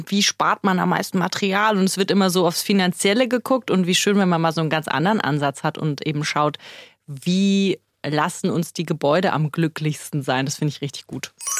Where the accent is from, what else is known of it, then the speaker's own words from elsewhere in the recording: Cologne, North Rhine-Westphalia, Germany; ich komme ja aus der Stadt der guten Laune. Ich komme ja aus Köln.